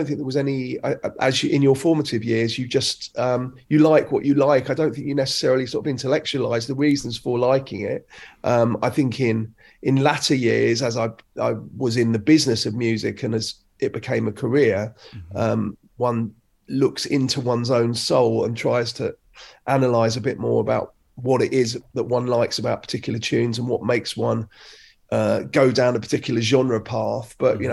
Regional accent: Crouch End, London, United Kingdom; I grew up in Crouch End in North London.

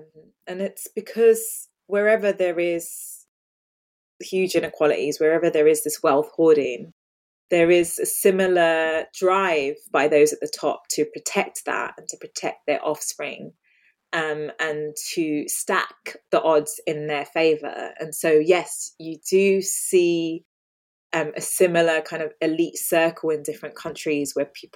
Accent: London, United Kingdom; growing up in East London

